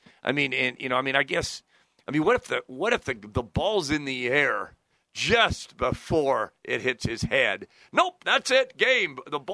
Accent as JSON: {"language": "English", "country": "United States", "said": "Hey, I could live in Madrid and I'd still feel this way. It had nothing to do with me being American on this one."}